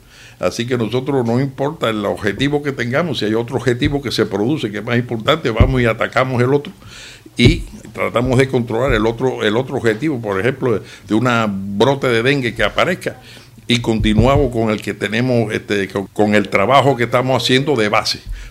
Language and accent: Spanish; Cuba; moved away; esta gente nos ayudó a nosotros cuando salimos de Cuba